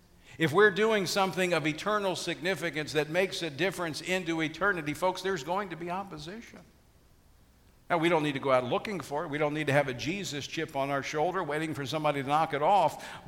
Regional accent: Louisiana, United States; I was talking just a couple of weeks ago with a sheriff in my home state of Louisiana.

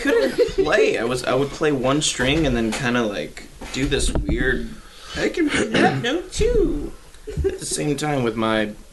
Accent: Murfreesboro, Tennessee, United States; born there; I was born in Murfreesboro.

